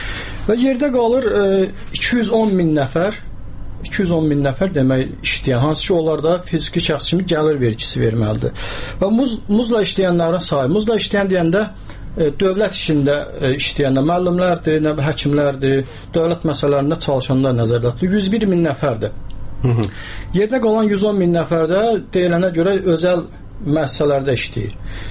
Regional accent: Nakhchivan, Azerbaijan; Mən həm də Naxçıvanlıyam və biraz da Naxçıvanlı kimi çıxış eləmək istəyirəm.

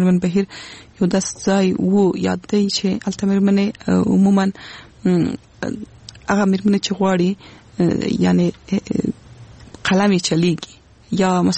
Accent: Wardak, Afghanistan; زه خپله د وردګ ولایت څخه یم

